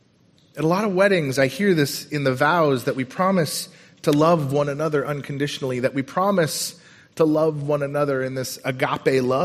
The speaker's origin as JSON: {"language": "English", "region": "Colorado", "country": "United States", "tie": "born or raised there", "also_born_or_lived": "New York", "said": "And I grew up in Colorado. I left for 2 years. I came back, but I came back from New York."}